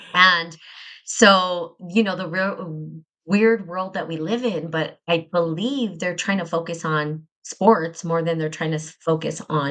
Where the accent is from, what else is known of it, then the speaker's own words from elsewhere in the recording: New Mexico, United States; I come from New Mexico.